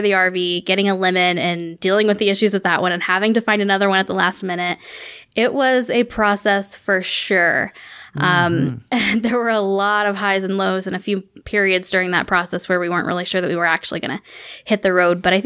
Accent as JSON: {"language": "English", "region": "Indiana", "country": "United States", "tie": "born or raised there", "said": "Growing up in Indiana, I don't think I ever heard a single thing uttered about Utah like my entire life."}